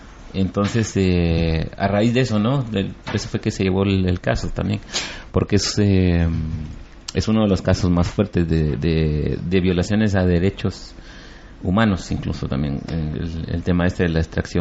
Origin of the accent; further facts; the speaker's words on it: Guatemala; vengo de Guatemala